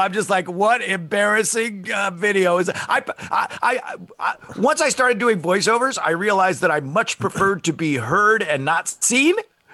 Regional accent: East Syracuse, New York, United States; And he and I, we grew up in East Syracuse, New York. Not a hotbed of show business, you know, kind of a blue-collar town.

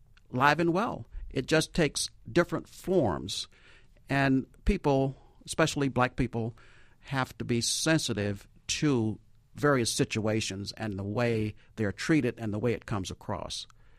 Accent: Apopka, Florida, United States; Yes, small town, 2,000 people at the time.

